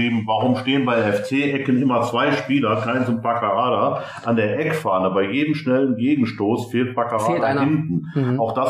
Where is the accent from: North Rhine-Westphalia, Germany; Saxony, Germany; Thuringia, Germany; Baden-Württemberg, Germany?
North Rhine-Westphalia, Germany; Hürth; ich komme aus Hürth, also das sind zwei Unterschiede, muss man schon sagen